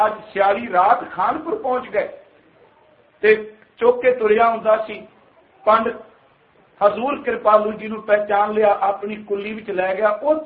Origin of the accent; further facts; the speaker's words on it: Punjab, India; ਅਸੀਂ ਪੰਜਾਬ ਦੀ ਧਰਤੀ ਤੋਂ ਆਏ ਹਾਂ